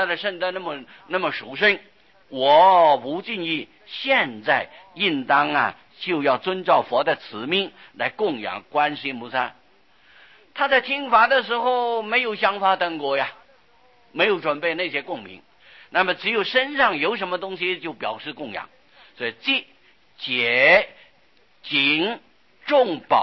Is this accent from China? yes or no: yes; China; 就是我们中国人汉民族的姓也不止一百啊